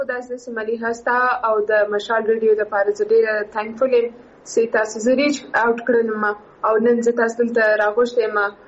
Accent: Quetta, Balochistan, Pakistan; also born or lived in Karachi; او زه سیم په کوټي کې پیدا شوی ما

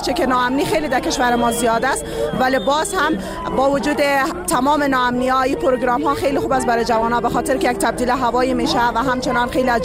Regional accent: Kabul, Afghanistan; از کابل آمدم.

